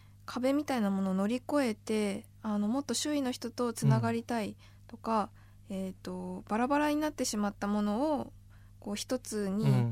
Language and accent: Japanese; Sapporo, Hokkaido, Japan; 海は実は札幌で生まれ育っていて、はい、海っていうのは正直身近な存在ではなかったんですね